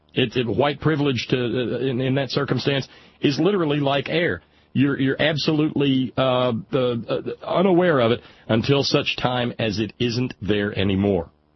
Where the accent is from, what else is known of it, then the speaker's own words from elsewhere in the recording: the South, United States; growing up in the South as I did, you know, I didn't go to segregated high schools or anything.